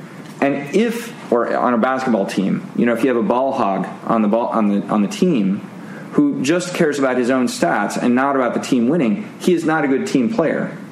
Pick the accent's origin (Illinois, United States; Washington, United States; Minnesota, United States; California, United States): Washington, United States; Seattle; So just to give an example from my hometown, I'm from Seattle.